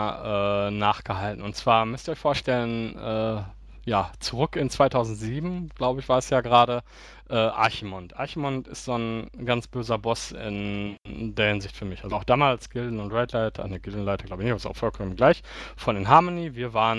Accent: Gelsenkirchen, North Rhine-Westphalia, Germany; also born or lived in Bochum; ich komme aus Gelsenkirchen, hatte eine lange Zeit auch eine Dauerkarte. Als ich dann aber nach Bochum gezogen bin während des Studiums

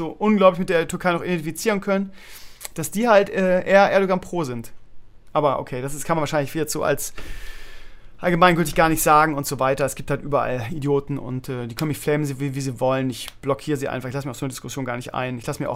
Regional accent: Bremen, Germany; Ich komme aus Bremen-Gröpeling, irgendwie, da ist die Ausländerquote sehr, sehr hoch.

